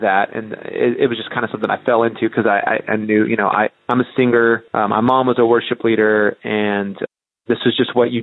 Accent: South Carolina, United States; born there; So I was born in South Carolina.

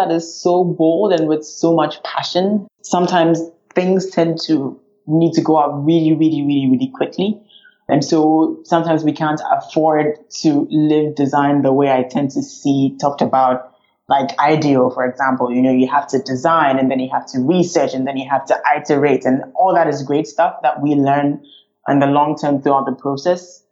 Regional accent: Ghana; I'm originally from Ghana, which is west coast of Africa.

